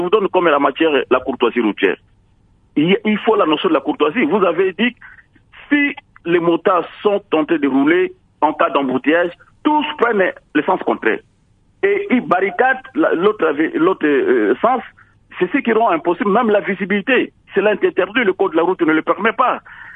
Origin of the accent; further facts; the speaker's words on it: Guémena, DR Congo; je suis originaire même de Guémena.